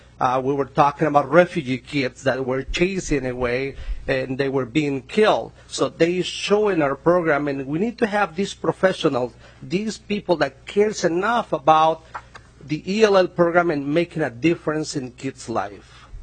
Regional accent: Mexico; moved away; I am a immigrant from Mexico. We immigrated about 27 years ago, and we made Huasica our home.

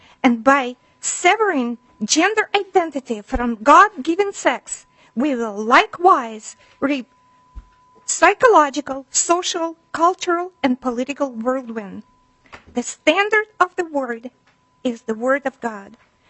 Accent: Rochester, Minnesota, United States; I'm from Rochester, Minnesota.

